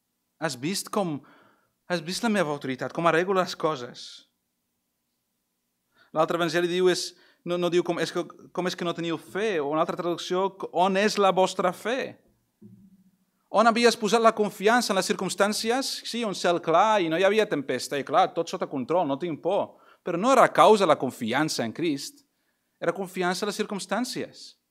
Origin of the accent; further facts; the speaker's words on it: Belgium; Catalan is a second language; Soc de Bèlgica, com sabeu, no? I fem tot a bici.